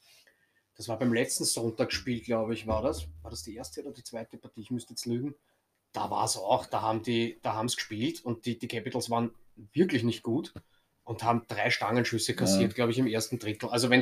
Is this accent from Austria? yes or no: yes; Vienna, Austria; als Wiener